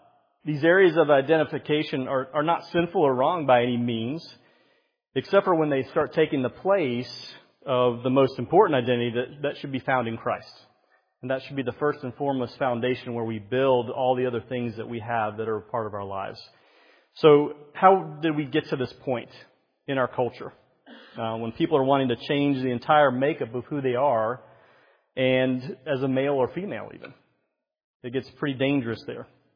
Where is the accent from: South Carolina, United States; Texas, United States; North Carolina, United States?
South Carolina, United States; Myrtle Beach; I grew up in Myrtle Beach, so sorry.